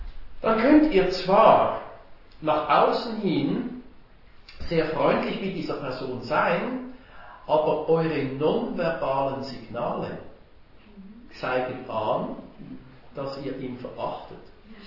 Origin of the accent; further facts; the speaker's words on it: Switzerland; So sagt man bei uns in der Schweiz